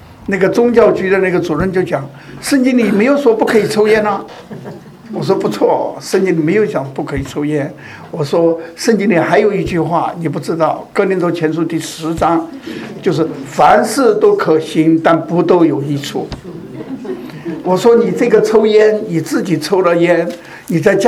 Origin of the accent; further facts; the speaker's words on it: Hong Kong; 因为我是香港的嘛，香港那个时候是英国在管制，还是属于英国，还没回归。